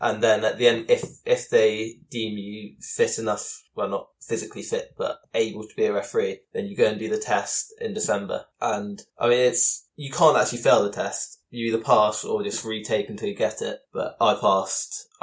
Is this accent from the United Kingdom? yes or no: yes; South West England, United Kingdom; I'm 16 years old. I'm from Devon, which is a far way away from Spurs. But my mum and her family are originally from North London.